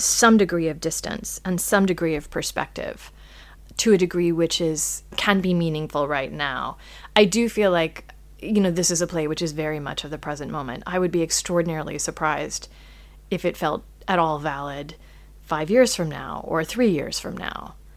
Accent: United States; Yes, in that, I'm afraid, as an American.

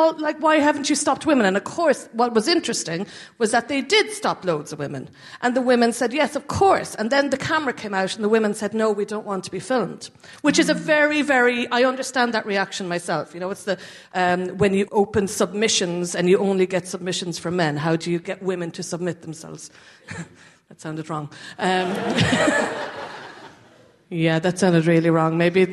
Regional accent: Cork, Munster, Ireland; now in London, United Kingdom; I'm from Cork, living in London

